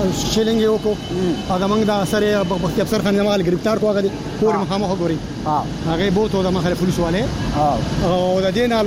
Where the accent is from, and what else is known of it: Buner, Khyber Pakhtunkhwa, Pakistan